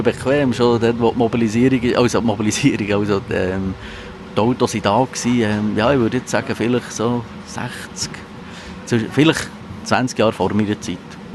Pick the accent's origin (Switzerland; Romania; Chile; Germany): Switzerland; Oberburg, Bern; also born or lived in Rüschegg / Rinkenberg; Also ich bin da von Rüschegg über Rinkenberg auf Oberburg gekommen. Ich bin die erste Klasse auf Oberburg gekommen.